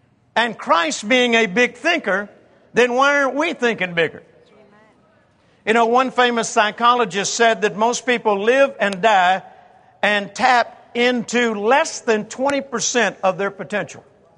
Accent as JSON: {"language": "English", "region": "Mississippi", "country": "United States", "tie": "born or raised there", "said": "See, I grew up in the 50s, and I was born in Mississippi, one of the most racist states in the nation. When I was born, 1946, and growing up there in the early the 40s and early 50s"}